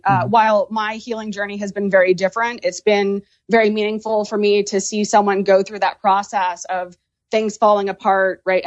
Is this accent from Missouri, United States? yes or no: no; Maine, United States; And because I'm from Maine, I'm really grateful and proud of, right, his commitment to political service and activism.